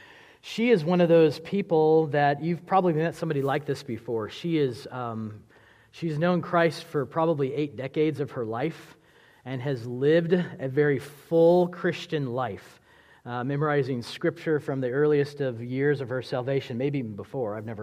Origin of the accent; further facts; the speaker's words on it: Tulsa, Oklahoma, United States; now in Wichita, United States; So I moved to Wichita in 2014 from Tulsa. Tulsa, Northeast Oklahoma is really where I would say I considered home as far as growing up and being born.